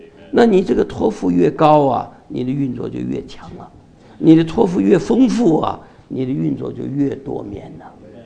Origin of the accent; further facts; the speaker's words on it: Taiwan; 但是我们台湾人也不要生气啊